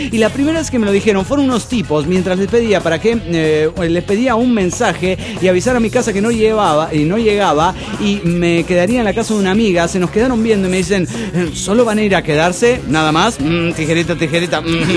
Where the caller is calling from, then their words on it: Guadalajara, Jalisco, Mexico; de Guadalajara.